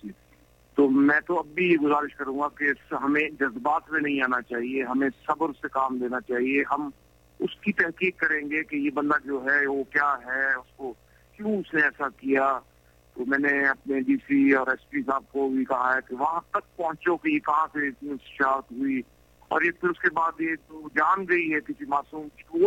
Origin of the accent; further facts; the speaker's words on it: Ghotki, Sindh, Pakistan; دیکھیں, میرا ضلع ہے گھوٹکی